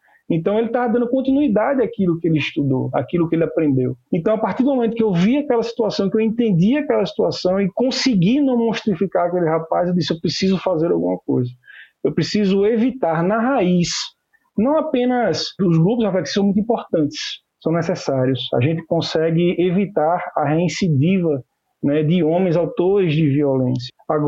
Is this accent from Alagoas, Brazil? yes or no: yes; Maceió, Alagoas, Brazil; Eu sou nordestino, sou alagoano, como eu disse, de Maceió.